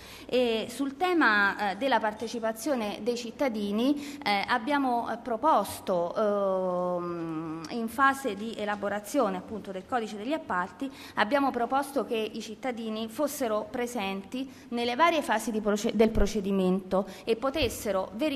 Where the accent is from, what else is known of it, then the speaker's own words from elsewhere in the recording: Civitavecchia, Lazio, Italy; Io sono proprio di quelle parti, sono di Civitavecchia e ho 40 anni